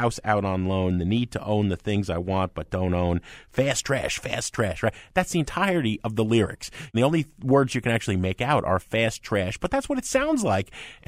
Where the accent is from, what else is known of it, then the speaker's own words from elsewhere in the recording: New York, United States; So sue me. I grew up in New York, all right?